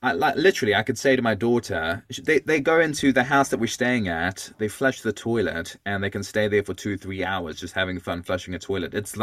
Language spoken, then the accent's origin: English; South Africa; now in New Zealand; I'm originally from, as you can hear from my voice, this is not the Kiwi accent that you'd expect. I'm South African originally.